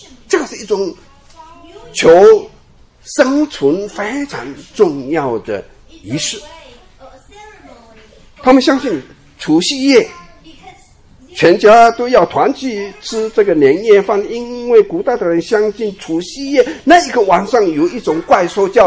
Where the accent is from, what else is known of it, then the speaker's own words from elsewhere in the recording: East Taiwan, Taiwan; 你知道我出生在台湾东部小小的村落，当时乡下很多地区没有电，所以我住的地方也没有电